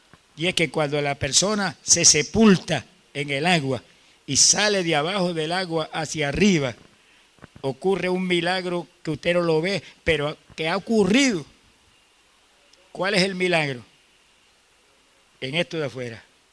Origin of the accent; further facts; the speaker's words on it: Camuy, Puerto Rico; Y yo, en mi pueblo, en Camuy